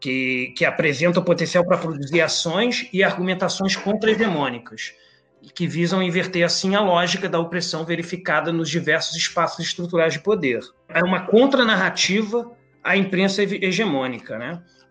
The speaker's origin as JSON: {"language": "Portuguese", "town": "Paris", "region": "Île-de-France", "country": "France", "tie": "born or raised there", "also_born_or_lived": "Cuba", "said": "desde muito pequeno, eu, com 4 anos de idade, eu fui para a França e fui criado em Paris"}